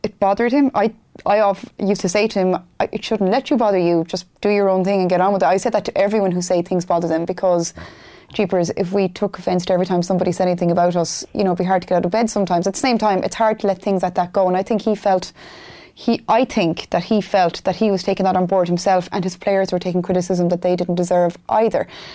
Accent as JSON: {"language": "English", "town": "Galway", "region": "Connacht", "country": "Ireland", "said": "I will say this, I'm from Galway."}